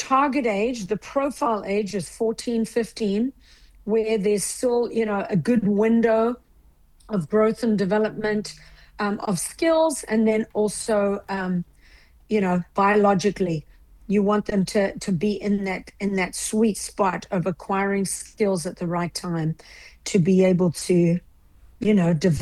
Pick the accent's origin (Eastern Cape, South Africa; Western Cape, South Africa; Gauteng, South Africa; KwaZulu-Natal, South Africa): KwaZulu-Natal, South Africa; Durban; I'm from South Africa, Durban, South Africa.